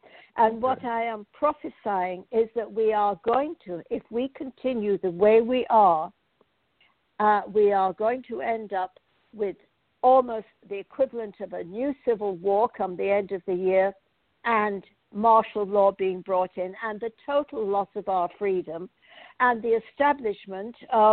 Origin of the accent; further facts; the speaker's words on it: England, United Kingdom; I came from England, and I don't, which was always a multiracial society. And I was born at the end of, you know, the old British Empire